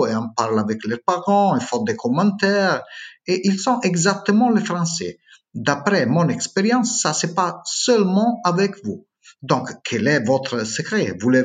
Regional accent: Italy; French is a second language; je suis italien et je voudrais vous remercier beaucoup pour votre travail.

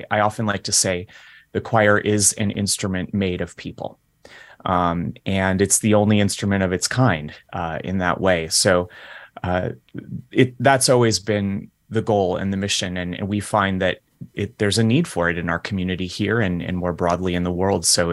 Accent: New York City, New York, United States; I admit to living a somewhat nuclear existence as a New Yorker.

